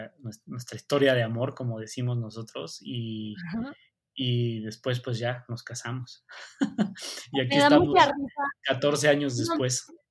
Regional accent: Mexico; a pesar de que había estudiado aquí en México, y te lo platicaba en un principio, pues, como mexicano, pues son los sabores que aprendes en casa.

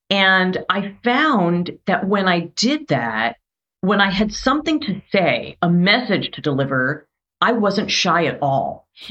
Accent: New York, United States; accent: Brooklyn; also born or lived in Brooklyn; So I grew up, I was born in Brooklyn, which, you know, if you hear me speak, you can probably tell. Just I've had to work over time to slow it down, Kara, because, you know, coming from New York, you're naturally super fast. So grew up in the suburbs.

